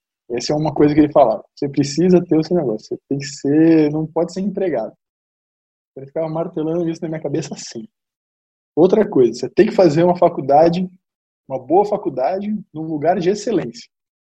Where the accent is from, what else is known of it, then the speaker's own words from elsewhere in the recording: São Paulo, Brazil; born there; Eu nasci em São Paulo, e quando eu tinha ali quase 5 anos